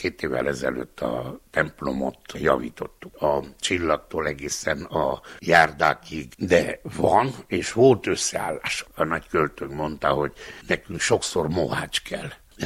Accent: Band, Mureș County, Romania; 88-ban hívtak Erdőcsinádra, ott voltam Székesen 10 évig, Erdőcsinádon 20-at, és 10-et Mezőbándon, a szülőfalumban.

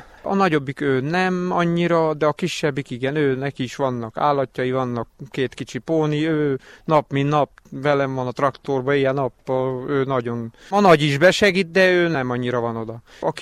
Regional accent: Székes, Hungary; born there; Csendes, nyugodt telepes. Itt születtem, szeretem.

